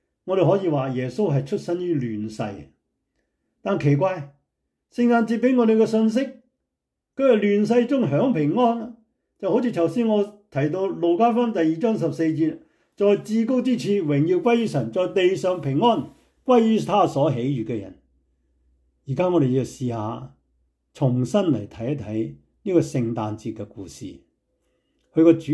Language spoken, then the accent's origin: Cantonese; Hong Kong; now in San Francisco, United States; 我们从香港来的